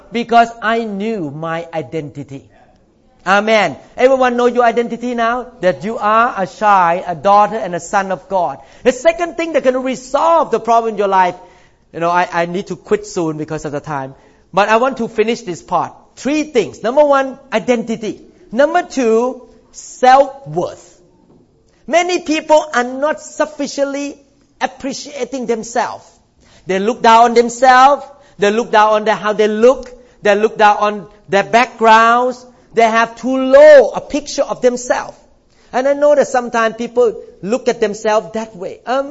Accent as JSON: {"language": "English", "country": "Thailand", "tie": "born or raised there", "said": "So I know where I come from. My root is in China. But I grew up in Thailand."}